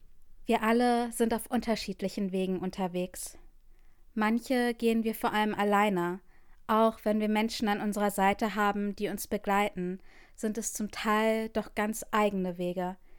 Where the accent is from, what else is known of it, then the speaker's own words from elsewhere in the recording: Norway; Diese Psalmkomposition habe ich 2012 während der Sommerfreizeit meiner Heimatgemeinde in Norwegen geschrieben